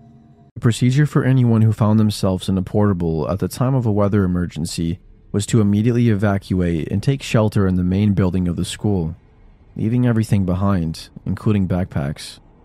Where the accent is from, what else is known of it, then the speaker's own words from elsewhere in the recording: Oklahoma, United States; It is a part of my life in Tornado Alley, but I was born and raised in Oklahoma, and it's where I will